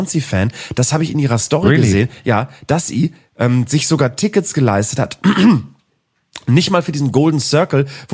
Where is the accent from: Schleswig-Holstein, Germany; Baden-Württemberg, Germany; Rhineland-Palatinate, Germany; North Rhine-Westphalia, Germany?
North Rhine-Westphalia, Germany; Cologne; Man hat nicht viel als Kölner, außer die anderen Kölnerinnen und Kölner.